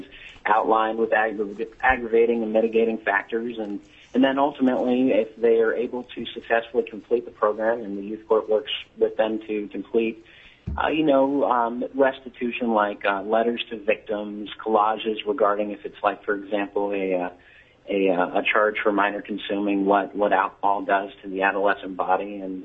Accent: Ketchikan, Alaska, United States; I'm from Ketchikan, Alaska

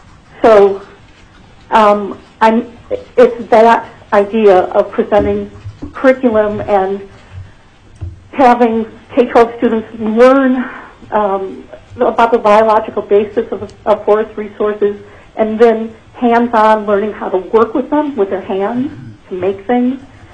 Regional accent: Fairbanks, Alaska, United States; I am from Fairbanks, Alaska.

